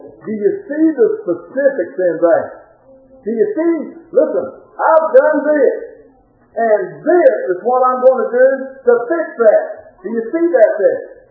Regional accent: United States; but since I'm an American, I'm going to make this point. In America, you know what? We're pretty independent.

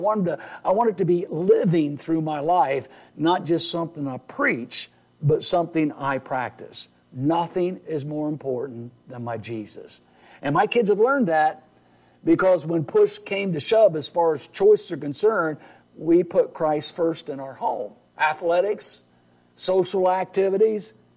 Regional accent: Portland, Indiana, United States; before that, I was a church planter in my hometown area. You talk about having some challenges, a prophet without honor in his own home. They knew me in Portland, Indiana as an entertainer.

